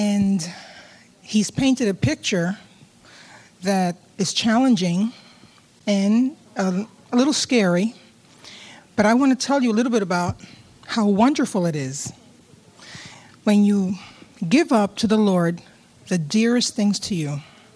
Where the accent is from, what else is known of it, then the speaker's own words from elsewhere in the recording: New York City, New York, United States; moved away; When I came from New York City to California, we joined Hope Chapel.